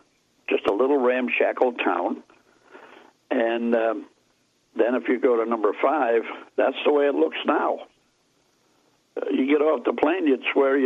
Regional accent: Chicago, Illinois, United States; I was born and raised in Chicago.

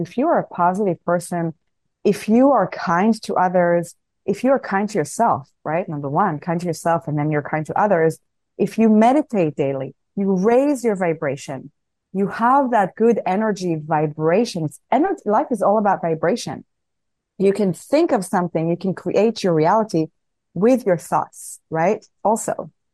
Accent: Israel; English is a second language; I'm always very vigilant because I'm from Israel, so I've learned to be very vigilant of my surroundings.

